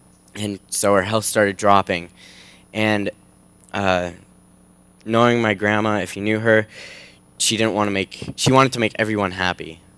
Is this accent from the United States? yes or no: yes; Bonners Ferry, Idaho, United States; my hometown in Bonners Ferry, Idaho. Yeah. Let me just forewarn you, full of hicks.